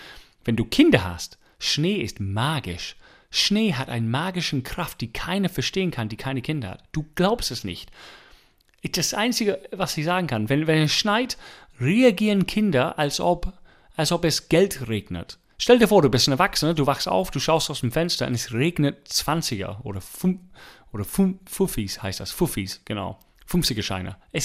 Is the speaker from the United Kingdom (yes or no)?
yes; England, United Kingdom; Ich bin Engländer.